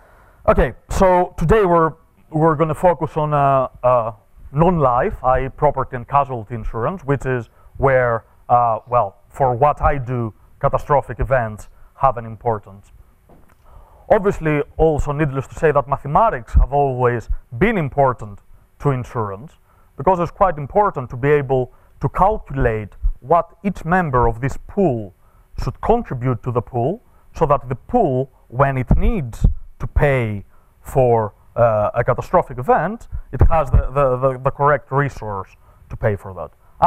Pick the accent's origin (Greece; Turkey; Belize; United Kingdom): Greece; Athens, Attica; English is a second language; Athens, which is my hometown in Greece